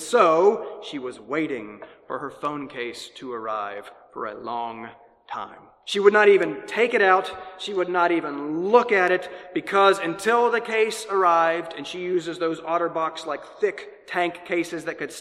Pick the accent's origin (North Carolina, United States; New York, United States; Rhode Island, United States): North Carolina, United States; Plus, we're not from here. We're from North Carolina. I moved her away from her whole family.